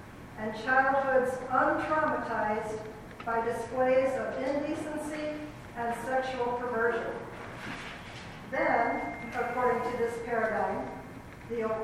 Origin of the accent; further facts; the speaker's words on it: Plano, Texas, United States; I'm from Plano.